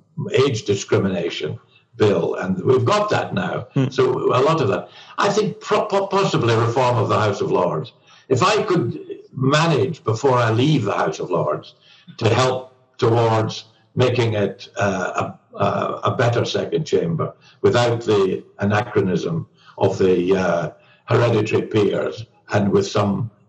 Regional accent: Scotland, United Kingdom; I'm a Scot, and I'm a Brit, and a European.

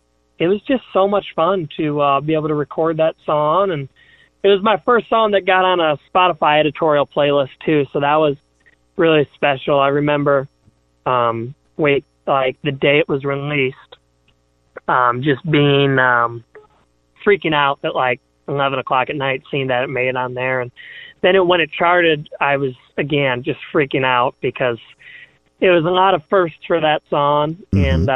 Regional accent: Connecticut, United States; No, I grew up right in the hub of country music, Connecticut.

